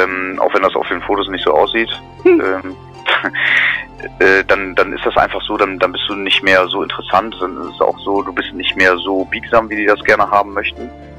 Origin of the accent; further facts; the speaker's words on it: Bremen, Germany; Also, als Bremer kennt man sich in Hamburg normalerweise nicht ganz gut aus.